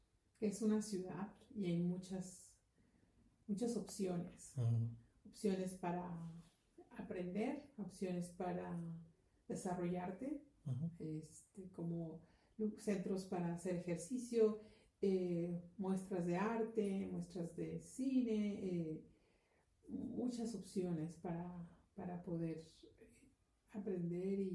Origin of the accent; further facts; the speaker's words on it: Mexico City, Mexico; also born or lived in Hidalgo, Mexico; Yo soy de México. Nací en Hidalgo, pero crecí en la Ciudad de México.